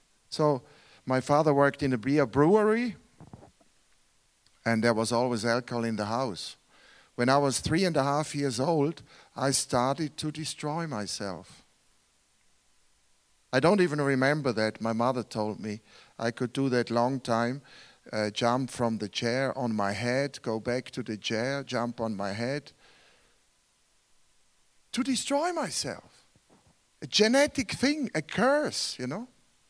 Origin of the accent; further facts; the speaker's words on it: Switzerland; I grew up in Switzerland, in the richest country of the world, the highest salary of the world, and I was a very poor guy.